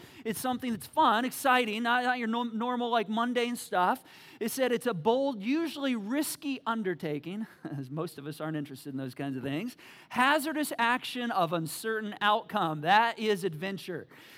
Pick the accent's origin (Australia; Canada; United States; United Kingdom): United States; Michigan; I grew up in Michigan with snowmobiles